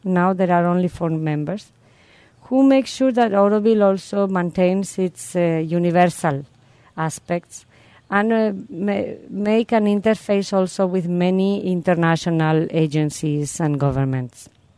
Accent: Spain; now in Oroville, United States; I came from Spain to live here 12 years ago, after having paid a few visits to Oroville.

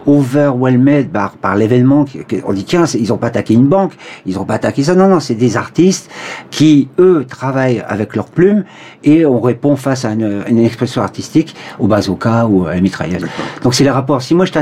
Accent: France; now in Auroville, India; comment ça résonne chez nous ici en tant que Français, bien sûr, et en tant qu'Auroviliens

